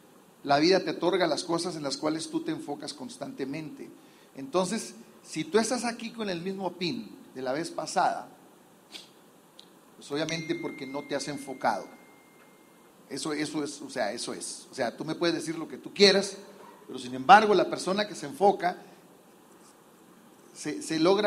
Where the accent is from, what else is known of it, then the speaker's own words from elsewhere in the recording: Sinaloa, Mexico; nosotros tenemos una fecha memorable para nosotros que somos de Sinaloa